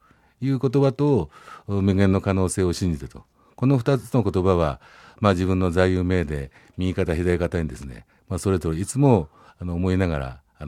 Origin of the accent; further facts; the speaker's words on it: Kofu, Yamanashi, Japan; もう57歳になりますから、昔の甲府のですね、特に南部地域というのは田んぼと畑、ばっかりでした。